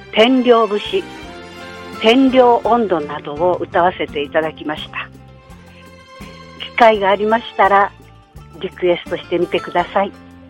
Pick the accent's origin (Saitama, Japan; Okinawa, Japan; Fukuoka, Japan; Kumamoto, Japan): Kumamoto, Japan; Amakusa; 私は逸話町五稜で生まれまして、小学校4年まで五稜小学校に通いました。その後本土南小学校、本土中学校、天草高校へと進みました。